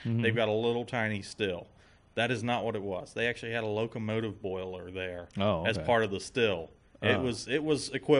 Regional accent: Smithsburg, Maryland, United States; now in Boonsboro, United States; I'm from Smithsburg.

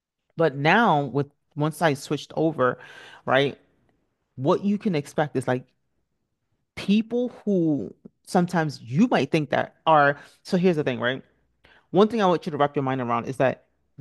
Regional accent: Nigeria; I'm Nigerian, so sometimes we use the word train

